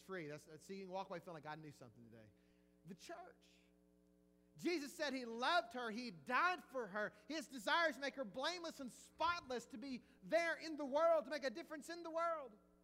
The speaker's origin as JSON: {"language": "English", "town": "Jackson", "region": "Mississippi", "country": "United States", "tie": "born or raised there", "also_born_or_lived": "Baton Rouge", "moved": "yes", "said": "When I moved to Baton Rouge, Louisiana in 1997. I grew up in Jackson, Mississippi. I grew up an Ole Miss fan my entire life."}